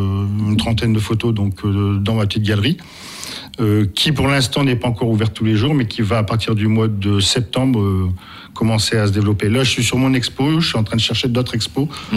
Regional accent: Lille, Hauts-de-France, France; comme je suis lillois en fait, j'ai vécu 50 ans à Lille

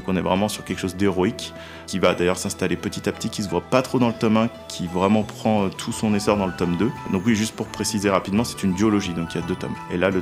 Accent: Auvergne-Rhône-Alpes, France; now in Gleizé, France; je suis habitant de Glaizé depuis 5 ans maintenant, d'originaire plutôt de la région lyonnaise, Est Lyonnais.

